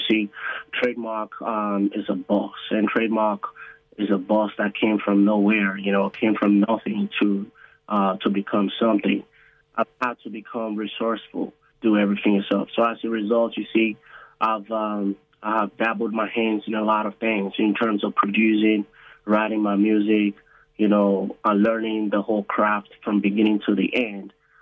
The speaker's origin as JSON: {"language": "English", "country": "Nigeria", "also_born_or_lived": "London / United States", "moved": "yes", "lives_now": "Australia", "said": "So originally I'm from West Africa, Nigeria, right? You know, I've lived in London, lived in the US, I live in Australia. I'm an Australian citizen now."}